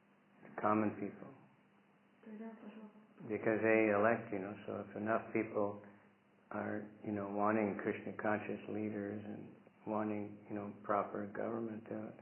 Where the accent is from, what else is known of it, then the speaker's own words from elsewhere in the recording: United States; like when I grew up in America